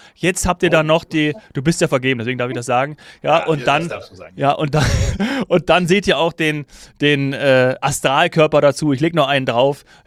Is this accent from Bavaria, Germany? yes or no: yes; Bavaria, Germany; das für mich als Bayer ist das auch super.